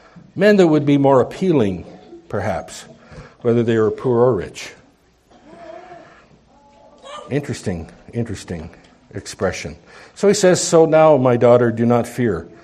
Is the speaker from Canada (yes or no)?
yes; Nipawin, Saskatchewan, Canada; I grew up in Nipawin, Saskatchewan.